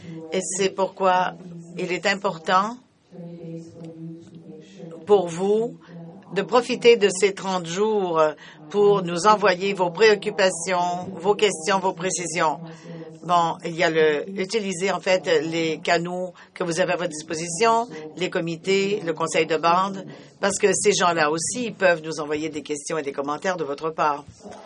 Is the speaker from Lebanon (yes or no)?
no; Ouagadougou, Centre, Burkina Faso; Je viens de Ouagadougou.